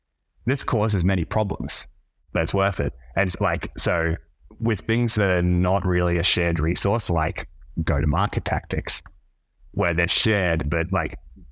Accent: Australia; I'm from Australia

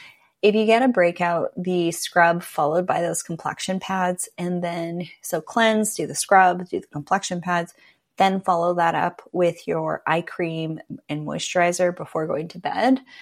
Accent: British Columbia, Canada; I'm from Vancouver Island, the Pacific Northwest.

